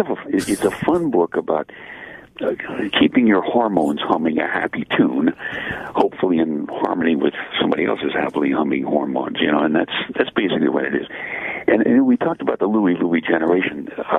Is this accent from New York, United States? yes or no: yes; Brooklyn, New York, United States; I grew up in Brooklyn. It's a National League baseball town